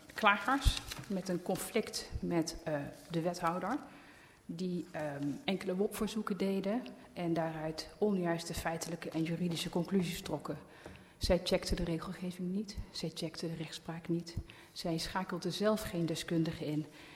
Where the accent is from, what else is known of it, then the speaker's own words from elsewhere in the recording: Budel, North Brabant, Netherlands; now in Amsterdam, Netherlands; Maar ik kom uit Budel